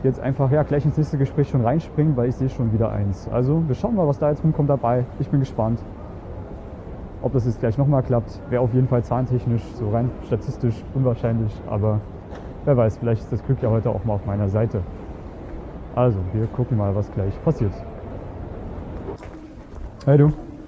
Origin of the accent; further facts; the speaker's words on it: Germany; Ich bin aus Deutschland ursprünglich